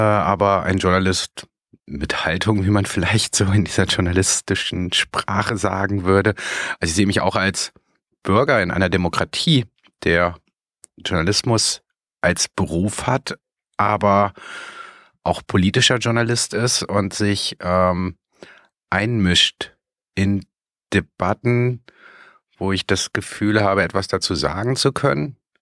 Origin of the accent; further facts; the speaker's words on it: North Rhine-Westphalia, Germany; Also ich komme aus dem Speckgürtel von Bonn